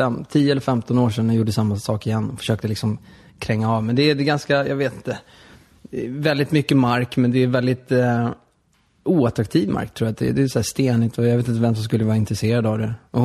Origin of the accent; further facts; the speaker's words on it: Stockholm, Stockholm County, Sweden; var kommer du ifrån? Jag bara, jag är från Södermalm.